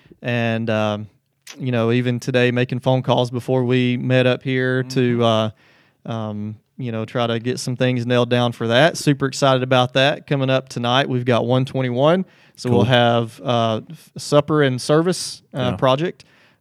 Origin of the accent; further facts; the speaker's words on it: Russellville, Alabama, United States; I didn't go to school around here. I'm from Russellville, which is far enough away that it, you know, I don't get caught up in the rivalries and things up here